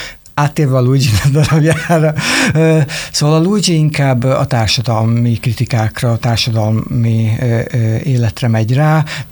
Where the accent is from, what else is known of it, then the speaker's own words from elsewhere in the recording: Győr, Győr-Moson-Sopron, Hungary; a gitárosom soproni, a dobosunk pesti, mi győriek vagyunk